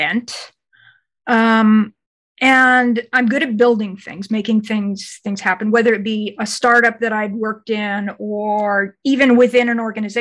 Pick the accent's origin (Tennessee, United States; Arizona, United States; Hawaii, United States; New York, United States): Hawaii, United States; also born or lived in Southern California; I was raised in Hawaii and lived a long time in Southern California. And then I found myself in Arkansas, and you know, it snows there.